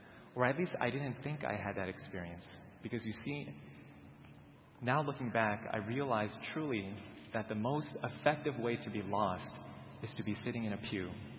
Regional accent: Maryland, United States; I was born and raised in Maryland.

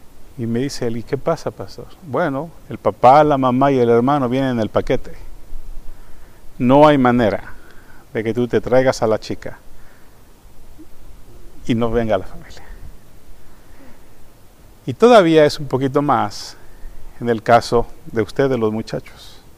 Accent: Mexico; yo soy mexicano

